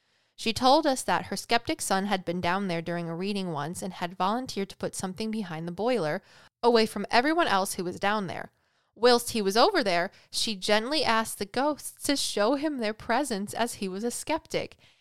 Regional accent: Wales, United Kingdom; I want to go to a castle in Wales, not only because I'm Welsh, but because castle in Wales, come on.

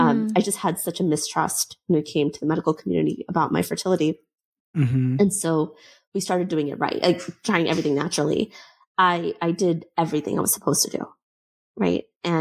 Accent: India; My sole purpose as an Indian woman was to give my mom grandchildren.

